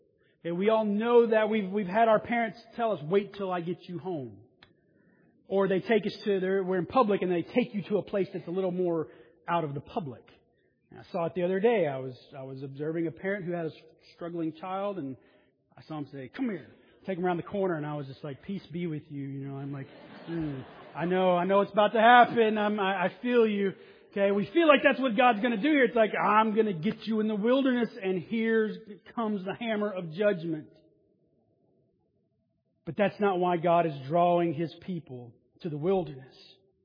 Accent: the South, United States; Now, I grew up in the South, and it was a very normal thing to have a date in the wilderness.

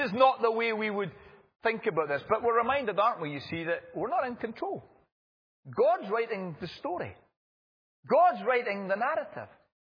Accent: California, United States; Now, you know I'm from California, right? And they keep telling us the big one's coming.

